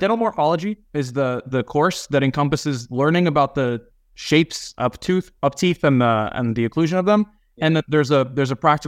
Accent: New York, United States; I graduated from Stony Brook undergrad and I'm from Westchester County.

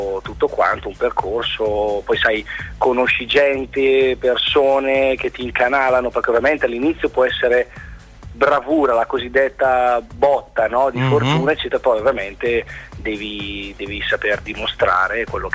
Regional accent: Bergamo, Lombardy, Italy; also born or lived in Palermo province; io vivo da sempre a Bergamo, anche se insomma sono originario della Sicilia, sono nato in provincia di Palermo

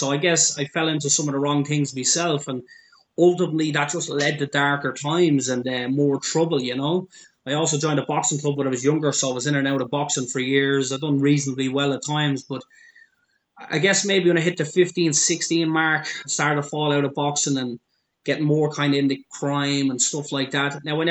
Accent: Dublin, Leinster, Ireland; I grew up basically in Belcamp, which is just down the road from me in Coolock in Dublin.

